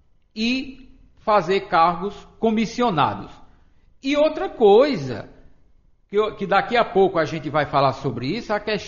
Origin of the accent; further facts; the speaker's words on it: Condado, Paraíba, Brazil; Lá na minha cidade também, Condado, do mesmo jeito.